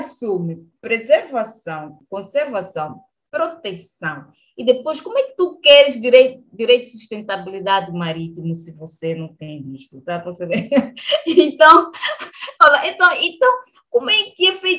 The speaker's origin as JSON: {"language": "Portuguese", "town": "Lobito", "region": "Benguela", "country": "Angola", "tie": "born there", "said": "no Lobito, por onde eu nasci, porque a Benguela é província, a Lobito é município"}